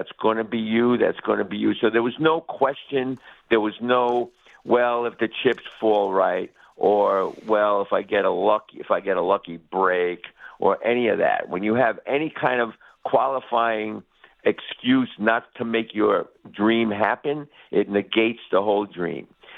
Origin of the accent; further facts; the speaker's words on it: New York City, New York, United States; I grew up on the Lower East Side in a two-bedroom tenement, a five-story walk-up